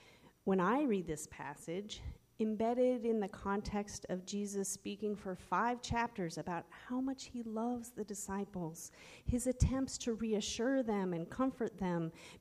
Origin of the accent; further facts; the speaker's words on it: Montana, United States; As a kid growing up in Montana, most of our 27 acres were woods.